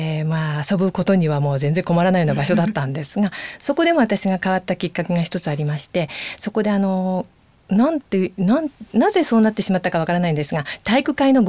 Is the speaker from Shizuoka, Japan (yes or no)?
yes; Shizuoka, Japan; はい、静岡の、生まれも育ちも静岡です。